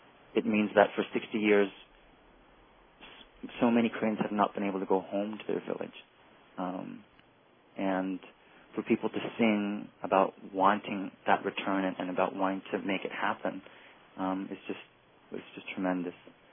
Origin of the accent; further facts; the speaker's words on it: Canada; born there; I was born in Canada. I'm a second generation Korean